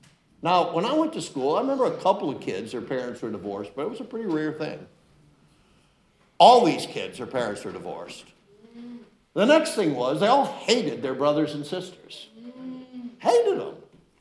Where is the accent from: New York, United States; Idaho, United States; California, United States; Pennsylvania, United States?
New York, United States; I grew up in Cattaraugus County, New York.